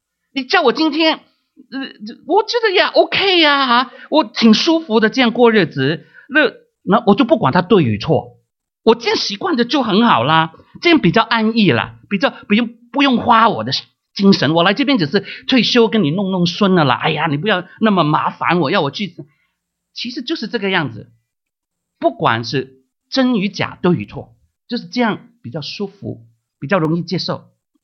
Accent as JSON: {"language": "Chinese", "country": "China", "said": "这些呢不合乎我们中国人的"}